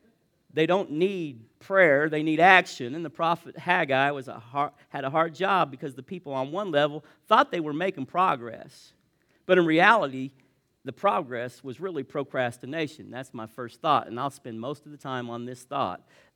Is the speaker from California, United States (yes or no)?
no; Indiana, United States; See, I'm from the South, Southern Indiana. But I spent a lot of time at my mamaw's down in old Kentucky, and I picked up phrases that we don't use up here.